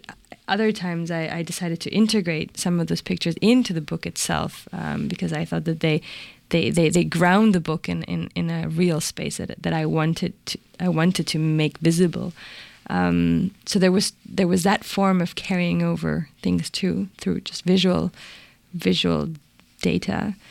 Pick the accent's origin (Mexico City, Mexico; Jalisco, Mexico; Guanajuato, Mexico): Mexico City, Mexico; first language Spanish; English is a second language; to inhabit my mother tongue, to make it really my mother tongue, but also at the same time to inhabit Mexico City in a deeper way, because I had never really lived in my own city. So it had to be written in Spanish